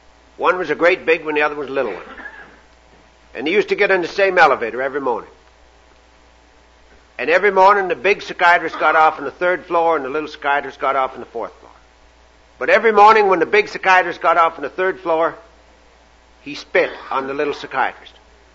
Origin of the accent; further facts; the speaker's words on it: Canada; But I'm your Canadian speaker, and I guess I better get on with it.